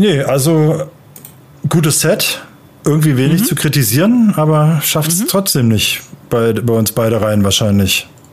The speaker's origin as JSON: {"language": "German", "region": "Berlin", "country": "Germany", "lives_now": "Upper Bavaria, Germany", "said": "als Berliner und jetzt Exil-Oberbayer"}